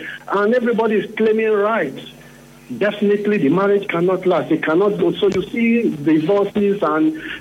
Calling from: Rivers, Nigeria; I'm calling from Rivers State.

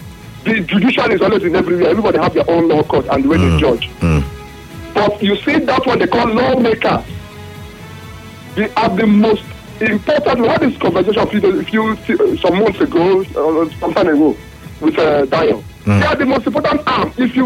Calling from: Rumuigbo, Rivers, Nigeria; I'm calling from Rumigbo.

